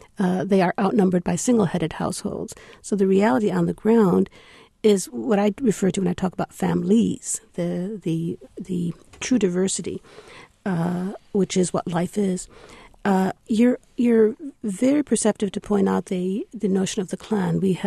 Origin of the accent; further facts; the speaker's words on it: California, United States; I'll give you an example from my home state of California.